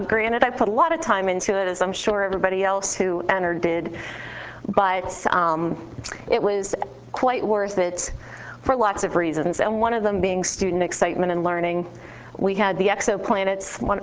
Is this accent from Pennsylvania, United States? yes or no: yes; Pennsylvania, United States; in fact, I'm from Pennsylvania. There was somebody from Penn State University here last year. Our students were all excited about that, seeing that there was somebody from around home.